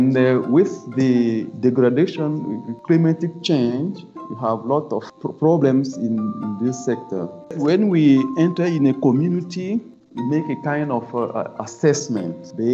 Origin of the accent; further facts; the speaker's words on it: Burkina Faso; I'm from Burkina Faso.